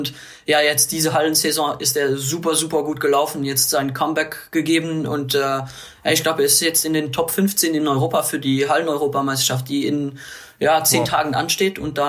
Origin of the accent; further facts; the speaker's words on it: Luxembourg; Ja, also natürlich als Luxemburger würde ich sagen